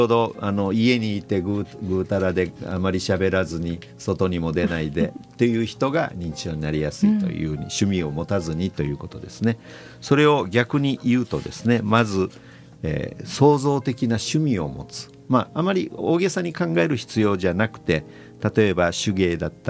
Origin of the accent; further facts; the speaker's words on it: Itoman, Okinawa, Japan; でそのミュージックビデオに出てくる風景というのが、僕が子供の頃に見た原風景で